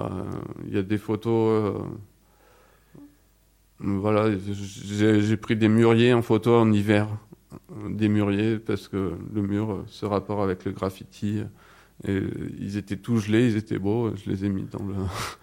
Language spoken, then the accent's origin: French; France; accent: French; Je reste français, donc c'est plus, il y a plus de flow en français.